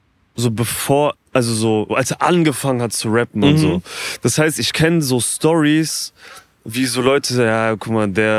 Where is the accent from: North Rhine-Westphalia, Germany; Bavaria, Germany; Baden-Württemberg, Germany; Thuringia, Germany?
Baden-Württemberg, Germany; Mannheim; Weißt du was krass, Bro? Ich bin ja aus Mannheim.